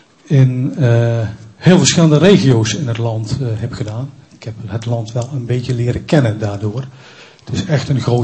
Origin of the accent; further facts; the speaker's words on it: Limburg, Netherlands; also born or lived in Randstad; Ik ben ook opgegroeid in het Limburgse, maar op mijn 18e vrij snel naar de Randstad vertrokken en daar ook heel lang gebleven.